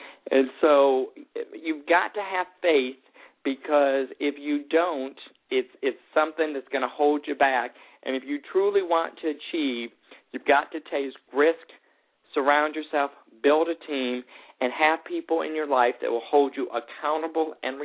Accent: West Hartford, Connecticut, United States; moved away as an adult; Born and raised in West Hartford, Connecticut, came down to Georgia for college

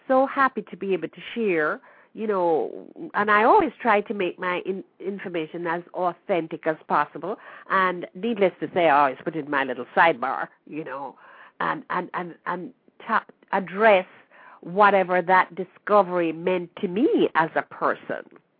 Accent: Jamaica; I happen to have been born and raised

